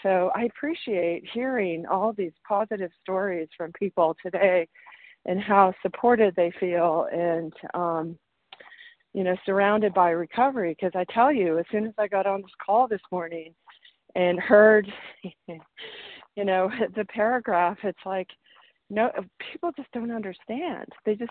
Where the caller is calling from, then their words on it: New Mexico, United States; I'm calling from New Mexico.